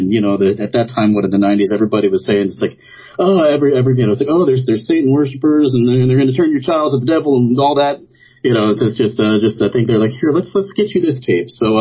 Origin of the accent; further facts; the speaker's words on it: New York, United States; so I didn't grow up in Ithaca. I grew up in the Hudson Valley at a time before the internet